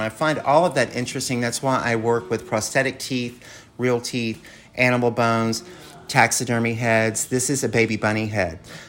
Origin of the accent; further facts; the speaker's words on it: Texas, United States; I'm from Texas originally